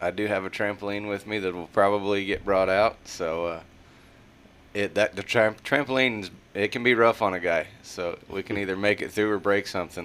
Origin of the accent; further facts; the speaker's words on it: Cody, Wyoming, United States; now in Hico, United States; Yeah, I'm from Cody, Wyoming, originally. Okay. We live in Hyco, Texas now.